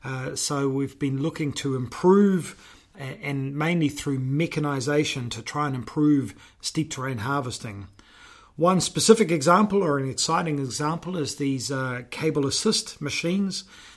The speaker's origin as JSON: {"language": "English", "country": "New Zealand", "said": "From New Zealand."}